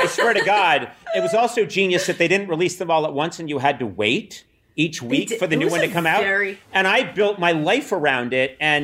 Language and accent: English; Boston, Massachusetts, United States; I'm from Boston